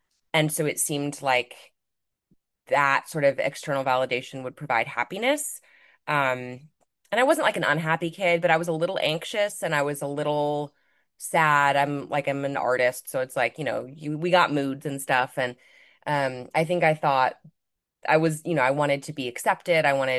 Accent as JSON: {"language": "English", "region": "Midwest", "country": "United States", "tie": "born or raised there", "lives_now": "New York City, United States", "said": "I'm based in New York City. I grew up in the Midwest, so I'm from the US."}